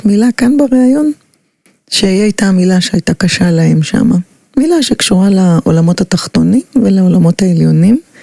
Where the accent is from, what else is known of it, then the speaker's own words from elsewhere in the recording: Bnei Brak, Tel Aviv District, Israel; ובאתי לך עם הכבדות שלי מבני ברק, עם החצאית פליסה שלי